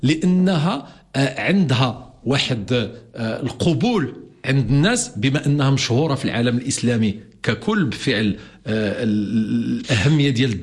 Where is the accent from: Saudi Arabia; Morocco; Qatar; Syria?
Morocco